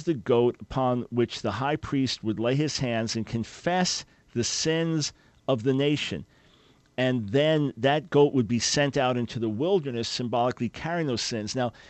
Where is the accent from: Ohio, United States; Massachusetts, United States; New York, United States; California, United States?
New York, United States; New York that's my hometown. So we've got special roots in New York, and I love going back out there.